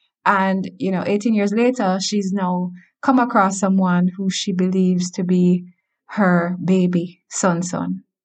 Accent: Jamaica; I'm from Jamaica.

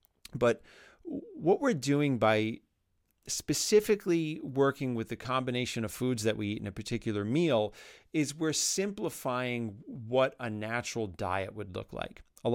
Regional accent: New York City, New York, United States; she operates and lives back in my hometown of New York City.

